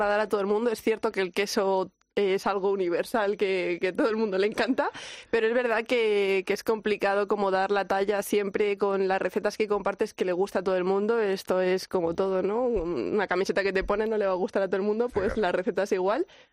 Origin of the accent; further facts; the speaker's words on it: Andes, Venezuela; como soy una gocha